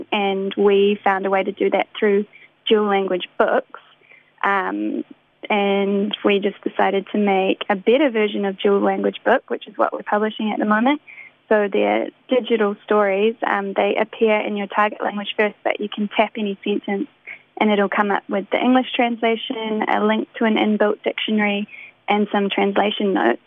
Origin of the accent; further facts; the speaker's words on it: Te Kaha, Bay of Plenty, New Zealand; also born or lived in Rotorua; now in Auckland, New Zealand; We're originally from Te Kaha, Te Whanau Apanui, but also moved over to Rotorua, so in part, we are Te Arawa too, and now we are based in Auckland